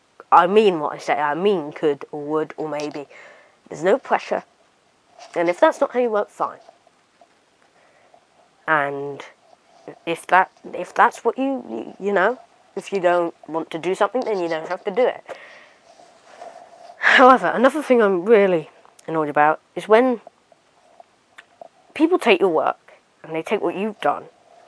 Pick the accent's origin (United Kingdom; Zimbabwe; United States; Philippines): United Kingdom; I'm British